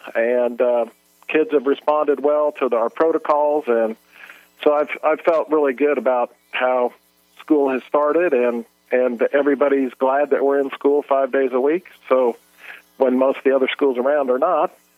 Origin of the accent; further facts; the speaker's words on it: Denver, Colorado, United States; I grew up in Denver, so thought I was going to be closer to home.